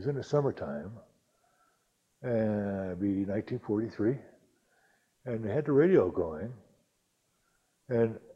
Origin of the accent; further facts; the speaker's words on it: Easton, Pennsylvania, United States; now in Fearrington Village, United States; I was born in Easton, Pennsylvania. I am now about to become 82 years old in about 3 weeks. I grew up